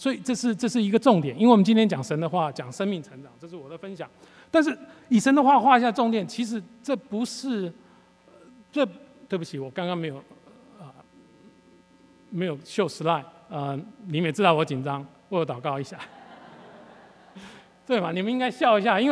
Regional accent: Taiwan; now in United States; 就是当年我不敢回台湾的原因，因为太多交际应酬，因为我在那边长大，太多朋友，所以我选择在美国过单纯的家庭生活

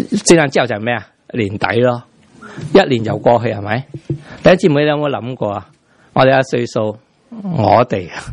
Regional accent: Guangdong, China; 我知道我哋广东人系向广东人传福音

